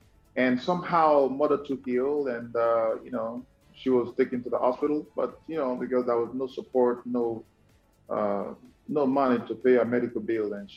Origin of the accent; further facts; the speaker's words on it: Rivers, Nigeria; I'm from Rivers State in the south part of the country.